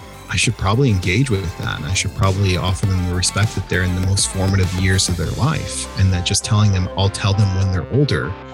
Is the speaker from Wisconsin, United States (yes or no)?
no; Portland, Oregon, United States; While we grew up in Southwest Portland, we'd often sort of make our way over to Northeast and North Portland, where most of the Black population in Portland is.